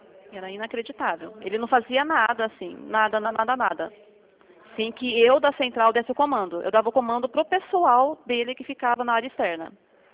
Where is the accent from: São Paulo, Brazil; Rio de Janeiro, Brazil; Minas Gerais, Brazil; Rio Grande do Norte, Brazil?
São Paulo, Brazil; Sorocaba; nós somos de Sorocaba.